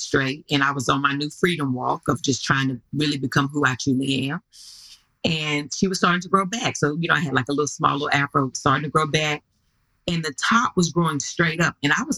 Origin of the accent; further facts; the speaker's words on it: North Carolina, United States; You know, I'm from North Carolina, honey, so barbecue is a big thing.